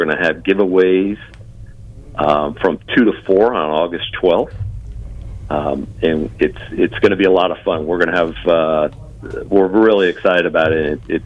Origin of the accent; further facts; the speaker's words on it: Clearwater, Florida, United States; my wife and I, we grew up here in the Pinellas County area, specifically Clearwater.